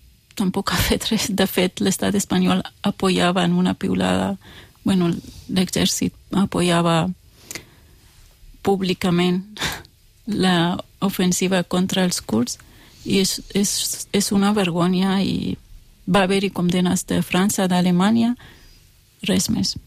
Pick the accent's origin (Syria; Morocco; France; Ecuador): Syria; Qamishli, Al-Hasakah Governorate; la ciutat de Qamishlo, d'on soc jo, i allà viu més de 2 milions de persones.